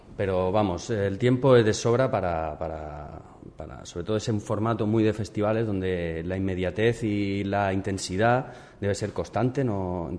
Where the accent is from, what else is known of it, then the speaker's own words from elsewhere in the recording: Cartagena, Region of Murcia, Spain; Hombre, para nosotros y ya también a título personal, que somos de Cartagena de toda la vida